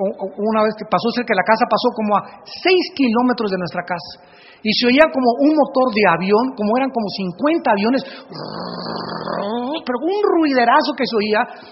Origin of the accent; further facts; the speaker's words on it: Oaxaca, Mexico; born there; Yo nací en Oaxaca